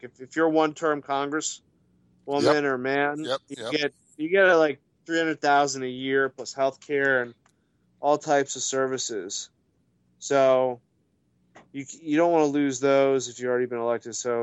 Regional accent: United States; I mean, you know my background. I grew up in Washington.

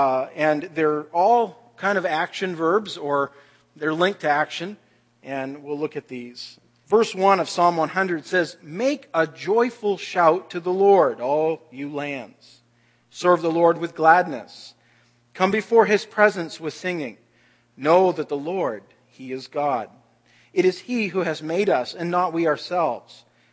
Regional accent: Maine, United States; now in Canada; But I'll tell you, I come from Maine, and I agree with that.

